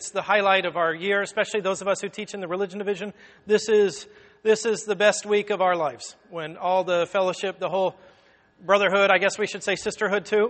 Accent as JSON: {"language": "English", "town": "Portales", "region": "New Mexico", "country": "United States", "tie": "born or raised there", "also_born_or_lived": "California / Calgary, Canada", "lives_now": "Malibu, United States", "said": "I am from Portales, New Mexico, actually originally from California, but I grew up in Portales, New Mexico"}